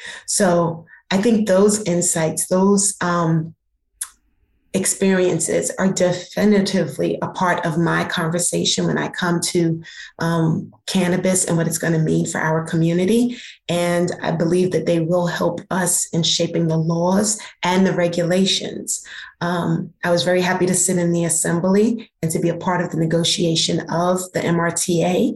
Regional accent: New York, United States; I am born and bred in New York.

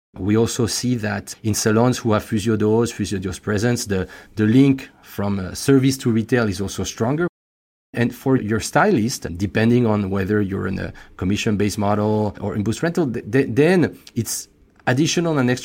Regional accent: France; accent: French; English is a second language; as you could probably guess by my accent, I'm French, but some of the best croissants I've ever had are in Tokyo.

